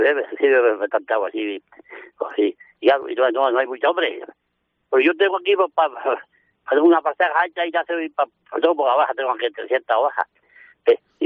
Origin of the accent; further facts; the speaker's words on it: Génave, Andalusia, Spain; Yo soy aquí de Genaví y estoy todo el año aquí. Pues, estoy en la Sierra Segura y estoy todo el año